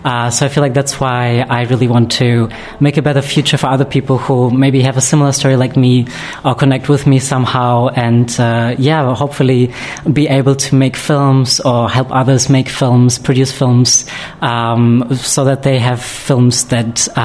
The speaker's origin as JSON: {"language": "English", "country": "Germany", "tie": "born or raised there", "said": "my family came from Ukraine before I was born to Germany, and I was born in Germany. And I'm Jewish myself. I'm queer. I'm trans"}